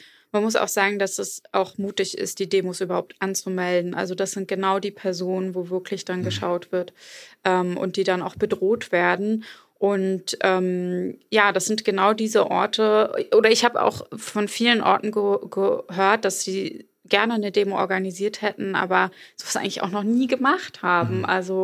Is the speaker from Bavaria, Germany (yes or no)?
no; Schwerin, Mecklenburg-Vorpommern, Germany; Also ich war selbst in Schwerin und in Parchim. Und in Schwerin, also in meiner Heimatstadt